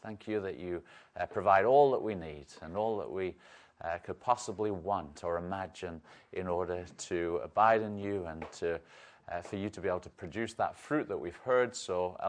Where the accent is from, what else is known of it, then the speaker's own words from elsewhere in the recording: England, United Kingdom; I'm from England.